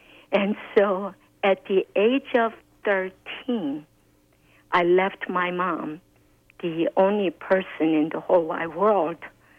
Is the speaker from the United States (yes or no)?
no; South Korea; But as I was growing up in Korea, having the American father and Korean mother of a mixed blood, I was quite discriminated and ridiculed and despised by my motherland.